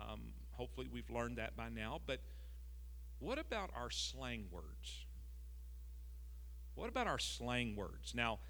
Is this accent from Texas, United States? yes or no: yes; Texas, United States; When I was a kid growing up in East Texas, we wore our cowboy hats to church.